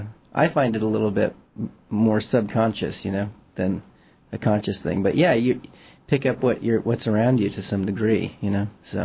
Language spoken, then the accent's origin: English; California, United States; I grew up in the Sierra Nevada, and Fresno is just a big city down there in the valley, and you could see the lights from up there in the hills